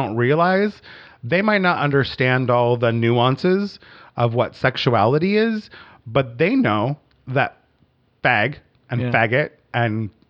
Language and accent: English; Brookings, Oregon, United States; this is my hometown, and there's a lot more homophobia here than I would like to see.